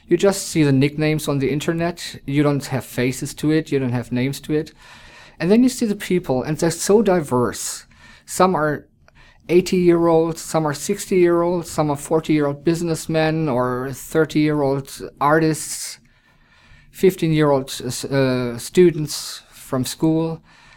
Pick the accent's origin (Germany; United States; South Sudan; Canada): Germany; I'm from Germany.